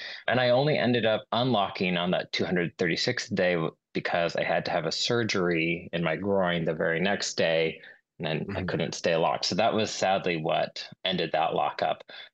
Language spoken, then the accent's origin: English; United States; born there; I'm Chinese American, but I was born here.